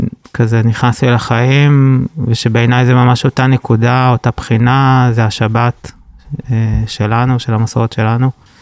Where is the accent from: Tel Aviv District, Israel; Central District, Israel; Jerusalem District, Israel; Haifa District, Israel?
Tel Aviv District, Israel; Tel Aviv; אני גם גדלתי כזה בתל אביב